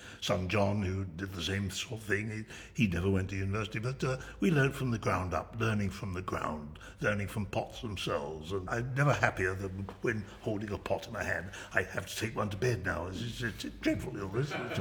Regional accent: London, United Kingdom; born there; now in Worcester, United Kingdom; I'm a Cockney really by birth, but came to Worcester to do those jobs

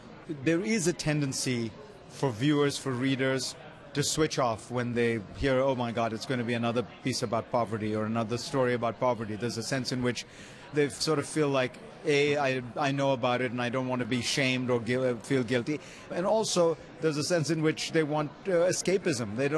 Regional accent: India; Look, I grew up in India and my father was a politician and his constituency was 80% rural

